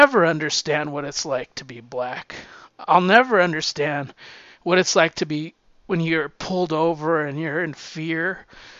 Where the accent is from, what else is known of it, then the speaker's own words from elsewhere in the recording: New Mexico, United States; because I was raised in New Mexico, I always felt like it was like a melting pot of cultures.